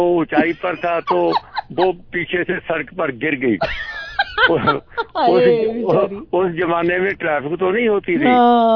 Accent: India; अच्छा देखो देखो भाई साहब, हम इंडिया से हैं

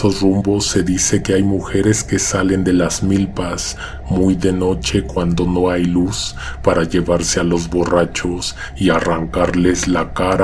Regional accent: Iztacalco, Mexico City, Mexico; Nací y crecí en la Ramos Millán, en Iztacalco. Las calles de mi colonia son andadores, es decir que por ellas no pueden transitar los coches, porque además de todo, son muy estrechas. En 2001 tenía 16 años.

